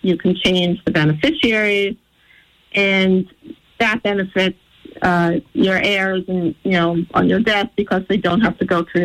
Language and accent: English; Queens, New York, United States; I grew up in Queens, so we could do dueling accents at some point.